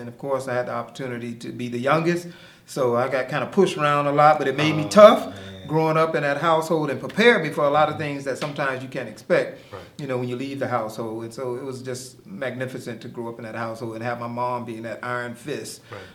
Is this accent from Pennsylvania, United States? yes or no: no; Miami, Florida, United States; Wow, it was awesome. You know, fortunate, my mom was a elementary school music teacher in Miami.